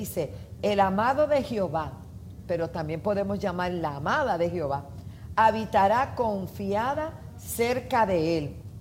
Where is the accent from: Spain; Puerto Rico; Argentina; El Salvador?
Puerto Rico; Hay muchas cosas en este momento ocurriendo en mi país, dentro del Senado de Puerto Rico